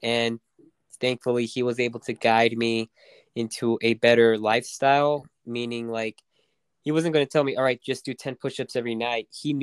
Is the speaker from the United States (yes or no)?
yes; Joliet, Illinois, United States; Well, I was raised in Joliet my whole life.